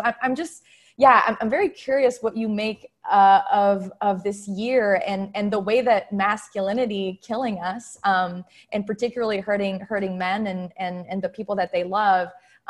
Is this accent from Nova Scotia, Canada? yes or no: no; Quebec, Canada; I'm from Quebec